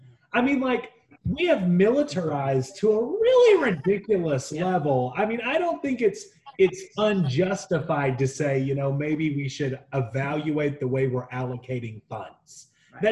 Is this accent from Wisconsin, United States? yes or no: no; Texas, United States; I was born and raised in District 4. It goes from Sherman to Texarkana in North Texas.